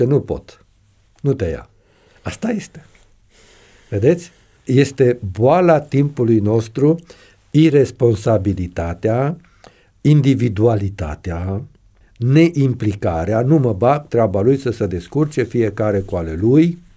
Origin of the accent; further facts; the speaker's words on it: Romania; de care sunt mândru, pentru că sunt român